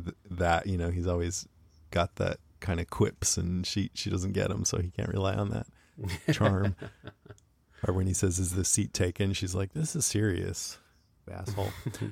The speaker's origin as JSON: {"language": "English", "town": "Modesto", "region": "California", "country": "United States", "tie": "born or raised there", "said": "It's like a few hours away from where we grew up in Modesto, a couple hours."}